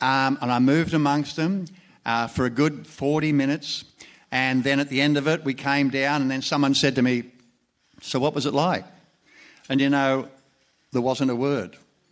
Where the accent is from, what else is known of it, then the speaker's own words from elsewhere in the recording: Panania, New South Wales, Australia; when I was a little kid growing up in Panania